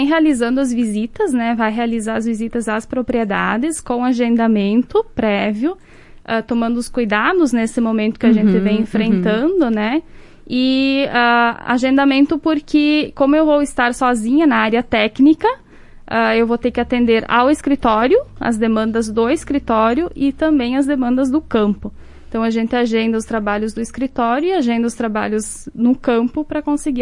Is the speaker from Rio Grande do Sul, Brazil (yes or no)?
yes; Casca, Rio Grande do Sul, Brazil; eu sou natural do município de Casca, então já venho do interior do município de Casca.